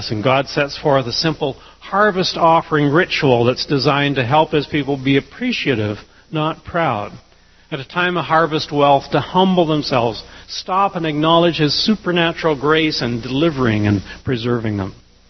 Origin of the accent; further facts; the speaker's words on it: Canada; Oh, I'm Canadian. We feel pretty good about ourselves and our place on the planet.